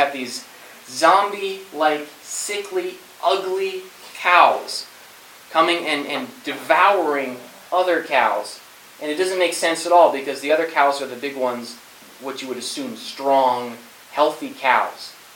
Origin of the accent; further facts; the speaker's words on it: Scotland, United Kingdom; But I grew up in Scotland. It's not exactly the climate for corn at all.